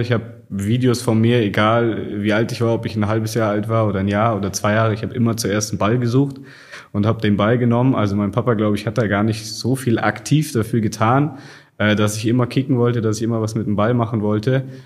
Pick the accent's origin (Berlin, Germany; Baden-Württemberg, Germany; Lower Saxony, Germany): Berlin, Germany; In Berlin, Reinickendorf, Tegel, ja, Nähe Flughafen, ganz behütet, viel Grün drumherum, auch wenn man das immer von Berlin gar nicht so erwartet, aber mir ging es wirklich sehr gut in der Kindheit.